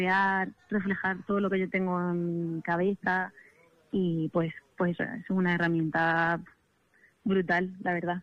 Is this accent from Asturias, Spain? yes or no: no; Extremadura, Spain; muchos conciertos en Extremadura y estoy muy contenta porque he recibido mucho cariño de la gente de mi tierra